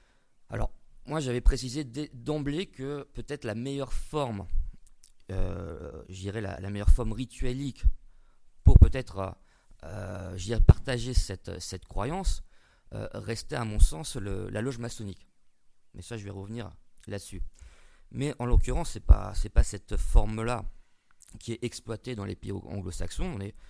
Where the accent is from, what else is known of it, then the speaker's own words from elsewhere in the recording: France; Ça tombe bien, on est français.